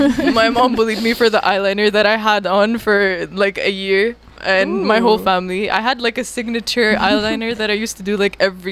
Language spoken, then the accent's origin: English; Jordan; moved away as an adult; now in Canada; I'm a Jordanian Palestinian. I grew up in Jordan all my life. I moved to Canada 2 years ago to pursue my major, computer science, as you said.